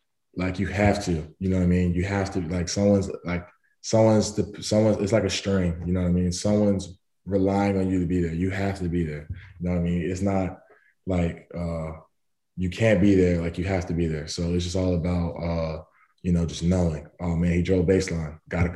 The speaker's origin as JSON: {"language": "English", "town": "Durham", "region": "North Carolina", "country": "United States", "tie": "born there", "said": "oh yeah, I was born in Durham, North Carolina. So I was I was a Duke guy."}